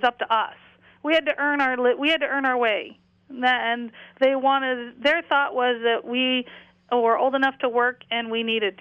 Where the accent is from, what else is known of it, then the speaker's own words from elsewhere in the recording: Phoenix, Arizona, United States; also born or lived in Oregon; And I finished growing up in Phoenix, Arizona.